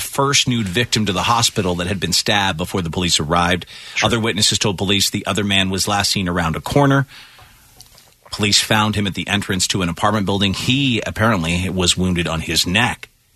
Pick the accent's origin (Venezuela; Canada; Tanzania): Canada; also born or lived in Ireland; As an Irishman who grew up in Canada